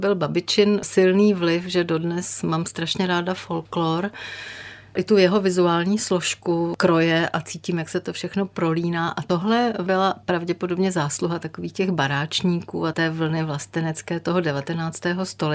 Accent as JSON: {"language": "Czech", "town": "Tábor", "region": "South Bohemian Region", "country": "Czechia", "tie": "born or raised there", "lives_now": "Prague, Czechia", "said": "mám napsané v občance místo narození Praha a žiju tady, ale v Táboře jsem prožila většinu svého dětství"}